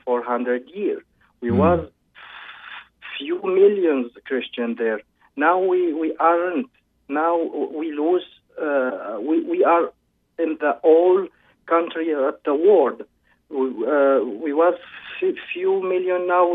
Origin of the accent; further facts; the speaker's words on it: Syria; English is a second language; now in Sweden; Yeah, man, I'm from Sweden. I'm Christian, and I am actually from Syrian. And I live in Sweden now in 15 years.